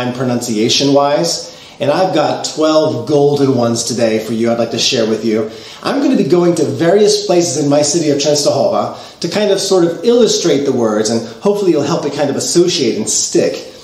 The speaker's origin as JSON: {"language": "English", "country": "United States", "moved": "as an adult", "lives_now": "Poland", "said": "I'm an American and I've been teaching English in Poland for goodness, over 20 years now."}